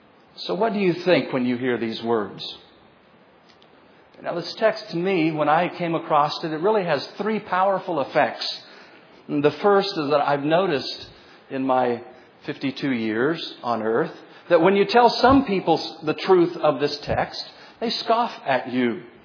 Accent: Shawnee, United States; But we're from Shawnee, yes, indeed, headed to Sharon, Iowa, by the grace of God

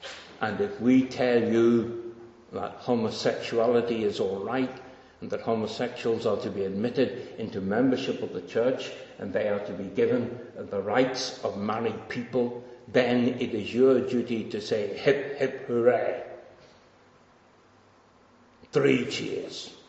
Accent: United Kingdom; And we are British. And there's one character, one thing about the British character is we do not like to be sneered at.

